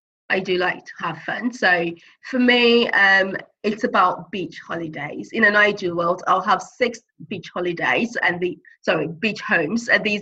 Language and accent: English; Ghana; So, because I'm originally from Ghana, I do.